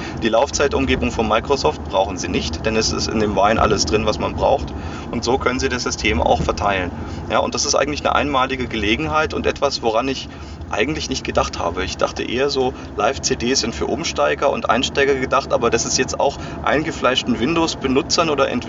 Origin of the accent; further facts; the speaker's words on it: Germany; Ach, schon aus Deutschland, aber mein Vater ist Österreicher, so. Deswegen habe ich die Staatsbürgerschaft. Damals war das so einfach okay. Geerbt und bin sozusagen Exil-Österreicher.